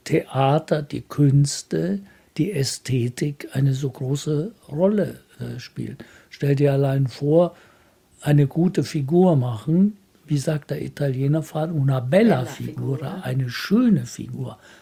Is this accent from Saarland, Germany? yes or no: no; Bavaria, Germany; now in Bremen, Germany; ich komme aus Franken und die Berge fehlen mir. Oder auch nur das Mittelgebirge fehlt mir. Aber ansonsten finde ich es wunderbar, in Bremen zu leben.